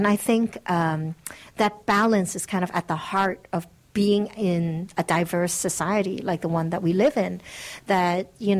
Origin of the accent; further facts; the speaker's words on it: New York, United States; now in Netherlands; And yes, I live in Holland. I grew up in New York, but I live in Holland. So I did go through the immigration experience twice.